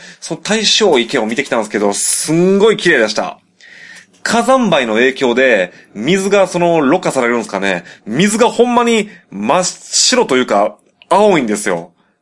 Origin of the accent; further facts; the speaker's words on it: Shiga, Japan; 僕滋賀県出身なんですけど、一回その実家に戻りまして、